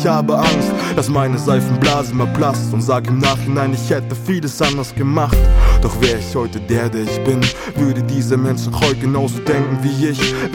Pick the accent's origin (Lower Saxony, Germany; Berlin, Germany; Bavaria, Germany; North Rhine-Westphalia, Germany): Bavaria, Germany; Munich; ich bin 23 und ich bin Münchner.